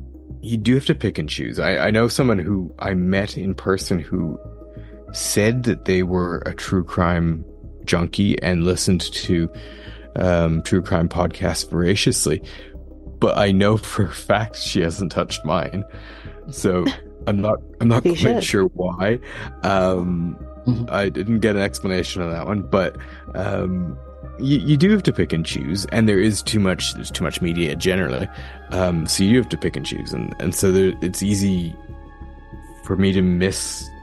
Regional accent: Canada; now in United Kingdom; I'm Canadian, but I'm working in the UK

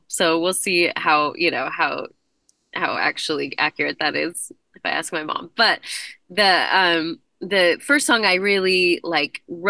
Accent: Colorado, United States; So I grew up in Colorado, actually grew up Catholic. So I was, you know, going to, this beautiful Catholic church in right outside of Boulder.

